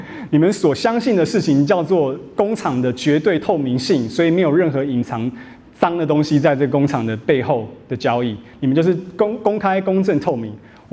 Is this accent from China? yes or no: no; Taiwan; 就是我是台湾来的，我是台湾来的